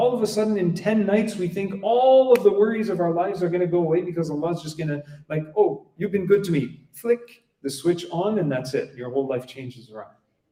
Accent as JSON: {"language": "English", "region": "Quebec", "country": "Canada", "said": "I'm not from Ontario, sorry guys. I'm from Quebec. Je parle français. Je mange la poutine, okay?"}